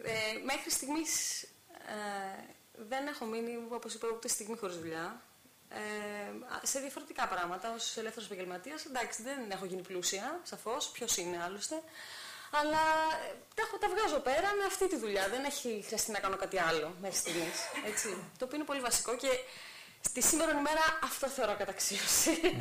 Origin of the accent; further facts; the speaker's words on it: Larissa, Thessaly, Greece; είμαι από τη Λάρισα